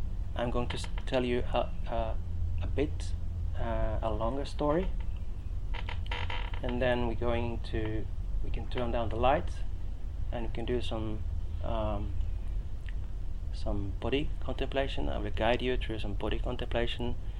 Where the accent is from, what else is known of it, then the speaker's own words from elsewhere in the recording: Norway; and I grew up in Norway. I grew up on the countryside, and my dad bought this big property with lots of forest and part of a mountain. So I grew up in the nature